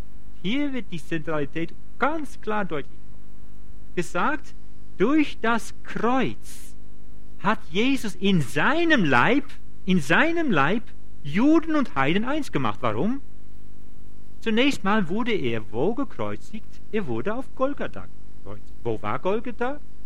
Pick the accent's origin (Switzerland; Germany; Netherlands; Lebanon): Netherlands; German is a second language; Also ich bin Holländer, ich komme